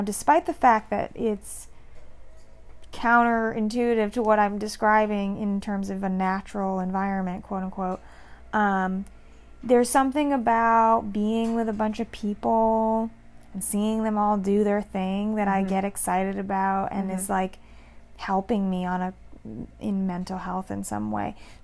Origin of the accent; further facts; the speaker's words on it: Vermont, United States; but it's also that I grew up in Vermont in the woods.